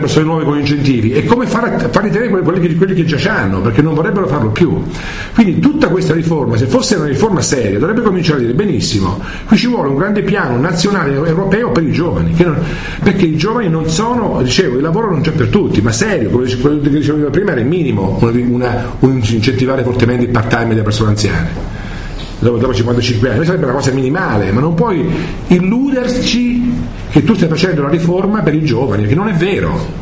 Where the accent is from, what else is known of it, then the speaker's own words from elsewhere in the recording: Marche, Italy; io sono di un paese, delle Marche, nelle montagne